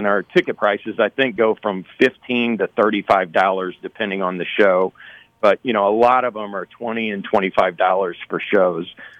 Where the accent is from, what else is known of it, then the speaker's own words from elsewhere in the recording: Illinois, United States; as you're well aware, I'm from Southern Illinois